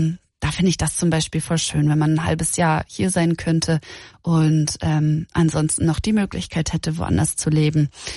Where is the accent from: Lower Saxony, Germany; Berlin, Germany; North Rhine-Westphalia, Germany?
Lower Saxony, Germany; Ich komme ja eigentlich aus Niedersachsen, aber nach der Schule war ich direkt so, weiter geht's. Und erst war ich dann im Süden unterwegs, in Mainz an der Uni.